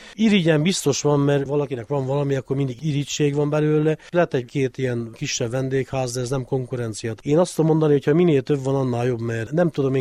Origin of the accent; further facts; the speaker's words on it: Énlaka, Harghita, Romania; Apukám 1972-ben ide került unitárius lelkésznek, és én 1978-ban itt születtem már én lakán, úgyhogy azt mondhatom, hogy én énlaki, törzsikeres lakós vagyok, és ilyen lokálpatrióta is vagyok, mert mindig ragaszkodtam én lakához.